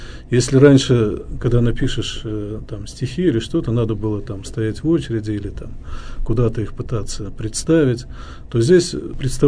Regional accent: Rzhev, Tver Oblast, Russia; born there; also born or lived in Torzhok; А я родился в Ржеве и долго жил в Торжке.

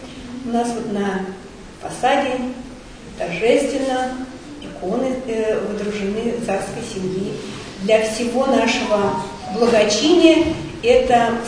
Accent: Moscow, Russia; мы, собственно говоря, москвичи, коренные москвичи. Прожив почти 30 лет в Москве

